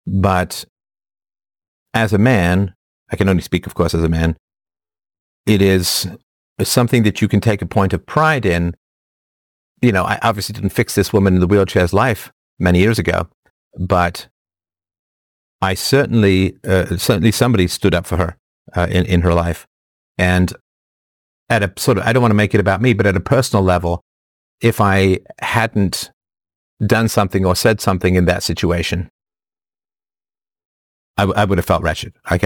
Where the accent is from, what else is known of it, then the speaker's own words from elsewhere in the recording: England, United Kingdom; when I grew up in England, from the age of 4 or 5 onwards, I went on buses.